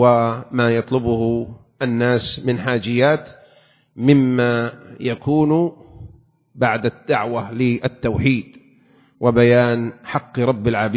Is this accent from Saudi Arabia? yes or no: yes; Saudi Arabia; بلادنا المملكة العربية السعودية